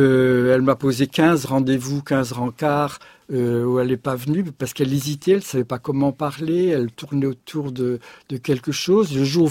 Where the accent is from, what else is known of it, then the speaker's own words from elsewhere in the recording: Le Chambon-sur-Lignon, Auvergne-Rhône-Alpes, France; justement parce que je suis du Chambon-Sillignon